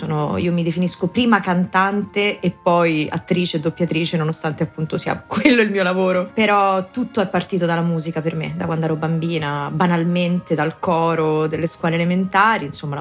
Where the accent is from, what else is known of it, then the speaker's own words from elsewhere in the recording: Policoro, Basilicata, Italy; moved away as an adult; now in Rome, Italy; Io sono lucana, vengo dalla Basilicata, sono nata e cresciuta in Basilicata, a Policoro, e a 19 anni, come insomma la maggior parte degli studenti di paese barra cittadina, ho fatto la mia transumanza e sono arrivata a Roma